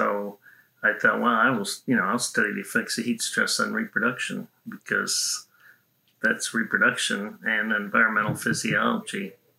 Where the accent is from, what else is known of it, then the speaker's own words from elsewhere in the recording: Chicago, Illinois, United States; I was from Chicago, a city boy, but my mother was from Ireland, the County Wexford.